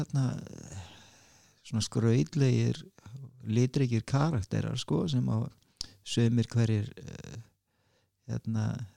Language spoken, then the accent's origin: Icelandic; Reykjavik, Capital Region, Iceland; flytjum við upp í Breiðholt. Bara í Efra Breiðholti, bara beint í gettóið